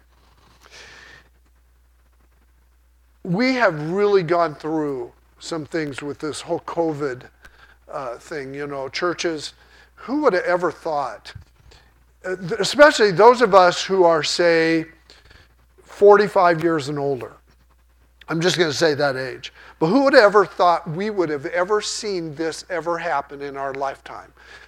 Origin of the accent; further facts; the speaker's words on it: Sacramento, California, United States; especially I grew up in Sacramento area, but San Francisco.